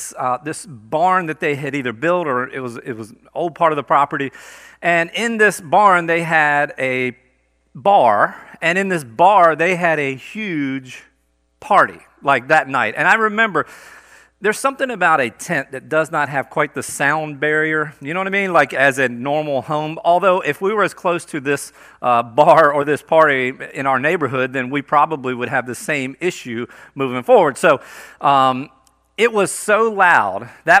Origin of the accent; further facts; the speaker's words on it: Delaware, United States; one of my buddies that I grew up with has been watching from my home state of Delaware.